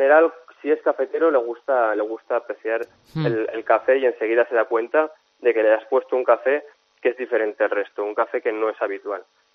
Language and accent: Spanish; Huesca, Aragon, Spain; yo soy el único aragonés que se presenta en competición baristas